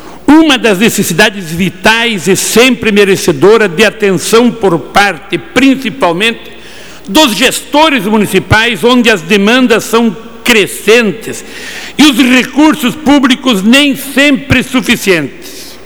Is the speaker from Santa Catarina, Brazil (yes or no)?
yes; Balneário Camboriú, Santa Catarina, Brazil; Balneário Camboriú, minha cidade, minha terra, que eu tanto amo.